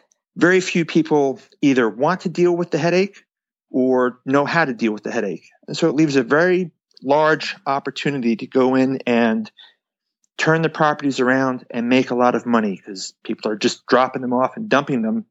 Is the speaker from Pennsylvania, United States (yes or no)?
no; New Jersey, United States; Okay. Well, I grew up in New Jersey. I bought my first property when I was 18 and just grew it from there.